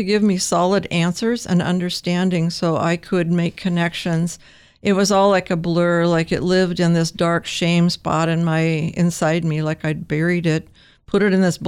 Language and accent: English; Cottage Grove, Oregon, United States; I was born and raised in Oregon, down in Cottage Grove, and I grew up in a home that did not have faith in it.